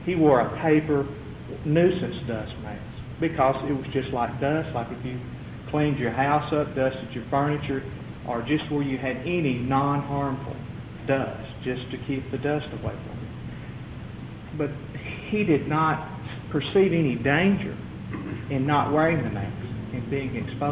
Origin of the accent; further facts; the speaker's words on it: Tyler, Texas, United States; from Tyler, Texas, representing the Lee family in this case.